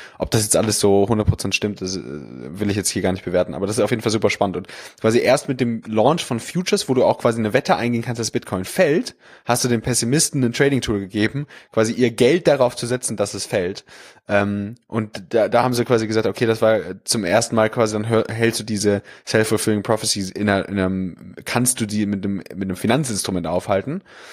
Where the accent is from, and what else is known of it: Germany